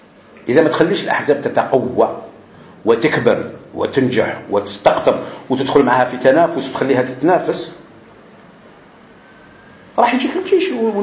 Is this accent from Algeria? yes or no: yes; Algeria; نظن بان ما يحصل عندنا في الجزائر يحصل لاول مره في التاريخ والجزائريين كثير منا يحبوا هذيك الحكايه